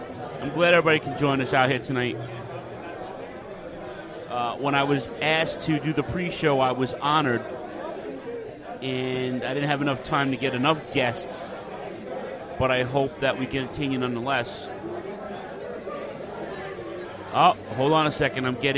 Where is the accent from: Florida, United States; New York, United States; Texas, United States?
Texas, United States; That's because I'm from Texas, Daddy. I got soul.